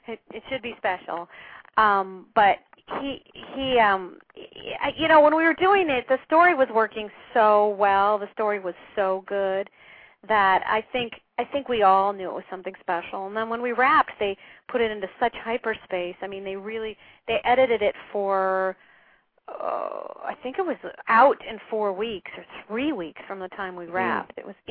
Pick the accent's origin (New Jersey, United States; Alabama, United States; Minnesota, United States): Minnesota, United States; I was playing some of my girlfriends growing up in Minnesota